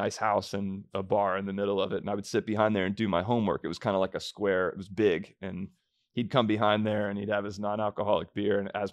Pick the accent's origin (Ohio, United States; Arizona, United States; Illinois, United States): Ohio, United States; Springfield; I grew up in Springfield, Ohio, which has been on the news lately a lot, which has been kind of crazy to hear my hometown on national television all the time.